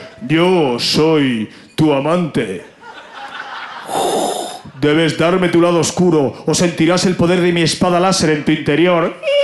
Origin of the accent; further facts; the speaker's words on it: Murcia, Region of Murcia, Spain; Yo soy de Murcia